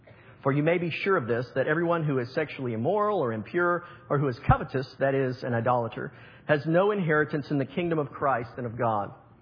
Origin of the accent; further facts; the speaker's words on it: Winter Park, Florida, United States; I know a number of you grew up in this area. I grew up in Winter Park.